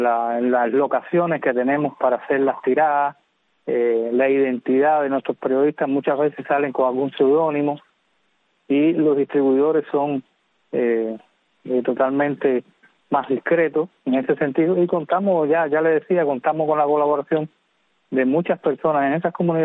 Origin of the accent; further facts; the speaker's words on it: Havana, Cuba; born there; Sí, yo nací en La Habana.